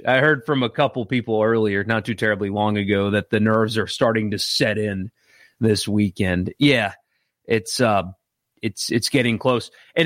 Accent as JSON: {"language": "English", "region": "East Coast", "country": "United States", "tie": "born or raised there", "said": "I did learn today, by the way, that because I grew up on the East Coast, it's weird for people here when I say more at 11"}